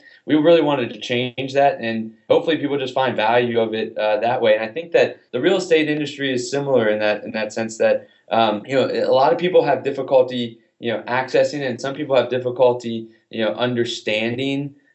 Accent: Atlanta, Georgia, United States; So I grew up in Atlanta.

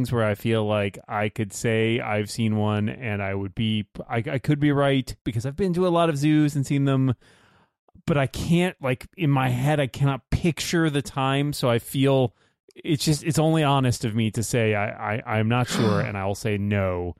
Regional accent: New England, United States; I'm from New England. It snows a lot here.

